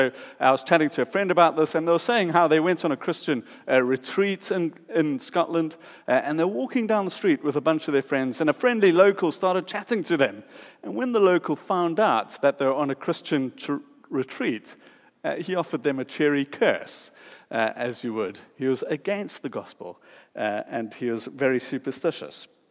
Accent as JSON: {"language": "English", "country": "South Africa", "tie": "born or raised there", "said": "growing up in South Africa, the curse business is big business. So we call witch doctors there, we call them sangomas."}